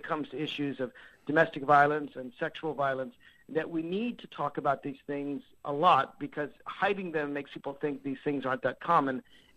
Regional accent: Tennessee, United States; I had to write several laws for my home state of Tennessee

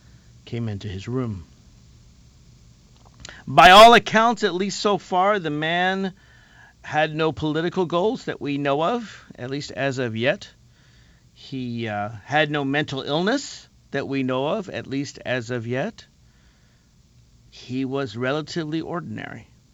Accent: Alexandria, Virginia, United States; I was in my hometown of Alexandria, Virginia, an hour or so after a congressman was shot

